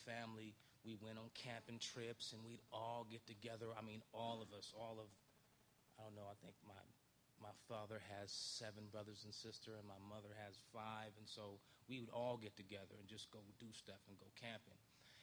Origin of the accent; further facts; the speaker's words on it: Stockton, California, United States; I grew up in Stockton, California.